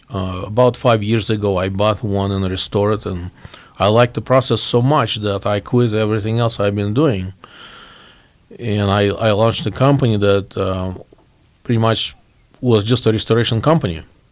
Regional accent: Moscow, Russia; now in United States; I came from Moscow, Russia in 1997, and my first year when we did arrive.

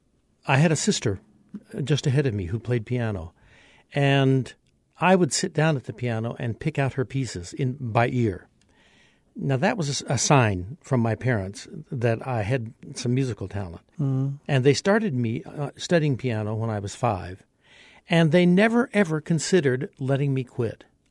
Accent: Iola, Kansas, United States; now in El Paso, United States; I grew up in Kansas, in a small town in the state of Kansas, Iola, Kansas, that happens to be on 54 Highway.

